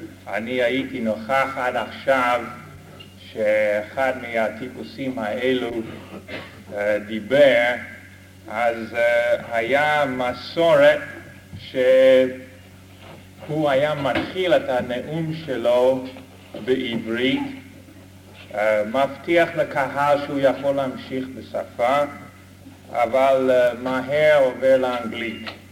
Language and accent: Hebrew; United States; now in Israel; הברית מאיפה שאני בא, קוראים לאמריקאים ינקיז